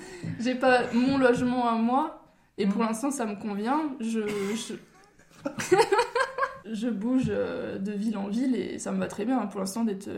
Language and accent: French; Grand Est, France; Donc je suis de la Lorraine et moi, mon but c'est de partir de la Lorraine